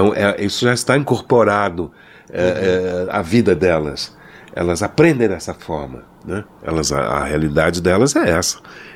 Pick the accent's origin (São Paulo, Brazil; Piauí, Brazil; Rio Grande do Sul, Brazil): São Paulo, Brazil; now in Rio de Janeiro, Brazil; Nós somos de São Paulo, quer dizer, somos paulistanos, morando no Rio já há muito mais tempo que do que vivemos em São Paulo